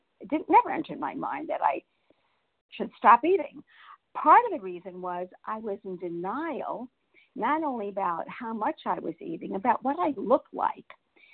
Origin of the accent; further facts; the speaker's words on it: Florida, United States; I'm another one from South Florida, and I'm in recovery today.